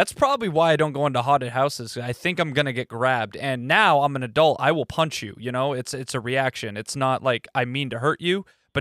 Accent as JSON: {"language": "English", "region": "Maine", "country": "United States", "said": "I even carried a small little like Portland Sea Dogs bat because I'm from Maine."}